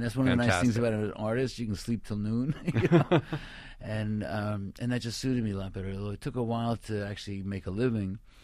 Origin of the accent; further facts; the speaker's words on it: New York, United States; Pictures on Long Island.